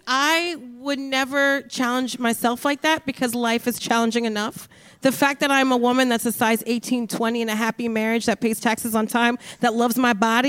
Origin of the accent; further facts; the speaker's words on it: New Jersey, United States; I'm from Jersey, so I grew up going to, was it Great Adventure?